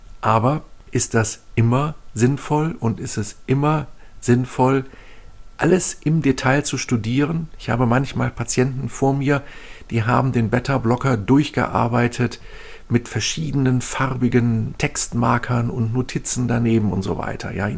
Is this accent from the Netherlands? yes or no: no; Northern Germany, Germany; ich komme ja aus Norddeutschland, da gehen viele Menschen segeln.